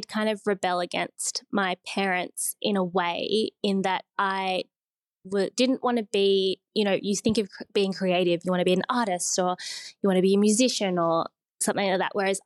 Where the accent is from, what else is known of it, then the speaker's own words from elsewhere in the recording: Sydney, New South Wales, Australia; I grew up in Sydney